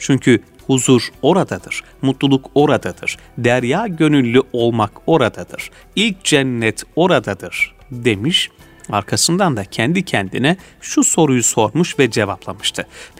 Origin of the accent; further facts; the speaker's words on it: Ula, Muğla, Turkey; Bendeniz aslen Muğla'nın Ula ilçesindenim.